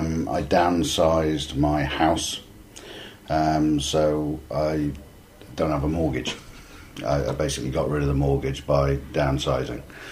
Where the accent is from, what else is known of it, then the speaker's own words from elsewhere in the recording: Swindon, South West England, United Kingdom; I'm from Swindon, Wiltshire